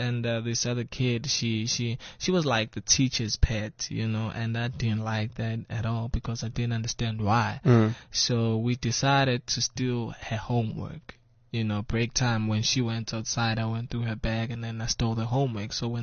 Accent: Newcastle, KwaZulu-Natal, South Africa; People normally say I'm from Durban, and I'm not really from Durban. I'm from Newcastle. It's a small town.

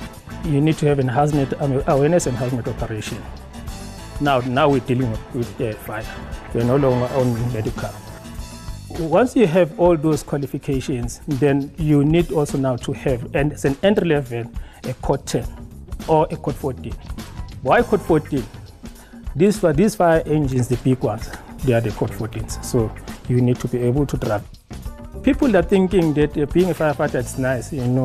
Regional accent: Newcastle, KwaZulu-Natal, South Africa; I am from KwaZulu-Natal in Newcastle.

